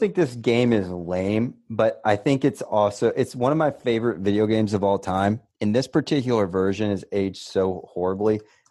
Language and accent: English; United States; there's a lot of body language that I think is very foreign to me as an American